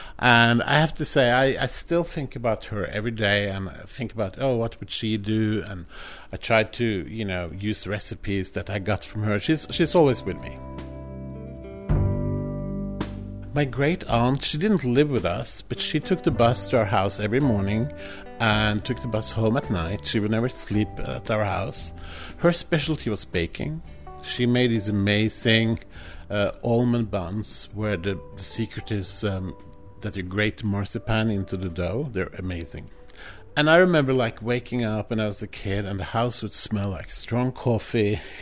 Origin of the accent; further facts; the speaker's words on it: Oslo, Norway; now in New York, United States; I was born and raised in Oslo, Norway, and I was raised by these two little old ladies. My grandmother, my mormor, and my great aunt.